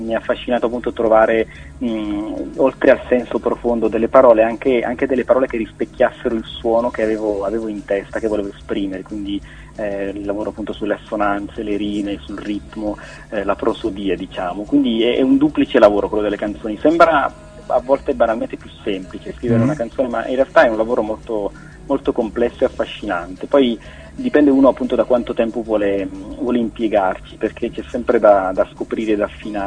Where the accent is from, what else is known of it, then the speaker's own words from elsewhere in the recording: Basilicata, Italy; So già che ci sarà un breve tour in Basilicata, che è la mia terra d'origine